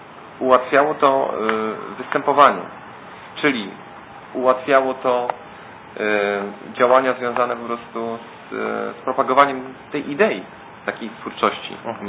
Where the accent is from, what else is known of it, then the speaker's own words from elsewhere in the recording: Tricity, Pomeranian Voivodeship, Poland; Jesteśmy z Trójmiasta i mamy taką muzykę